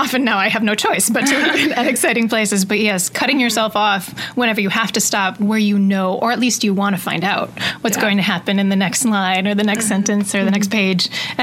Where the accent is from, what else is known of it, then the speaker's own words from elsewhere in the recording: River Falls, Wisconsin, United States; there was this house in my hometown of River Falls that my school bus used to go past every day